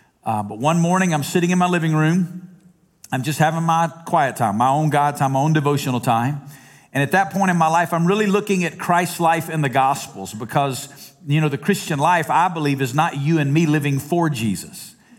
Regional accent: Alabama, United States; Because I'm originally from Alabama. When you're from Alabama, it's like being from South Carolina.

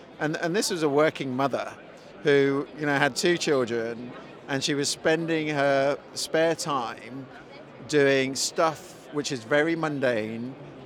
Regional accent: London, United Kingdom; I'm the chief executive of Dext, and I'm from London.

